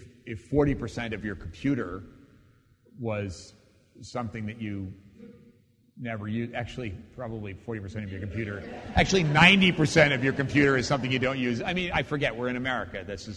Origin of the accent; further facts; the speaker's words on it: New York, United States; I'm from New York, so it's all just sort of a blur up here, right, for me.